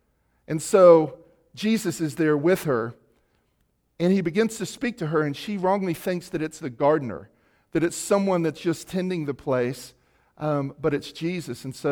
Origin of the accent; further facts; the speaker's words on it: Florida, United States; A 19-year-old boy growing up in Central Florida, wondering what was going on, what the direction of my life would take.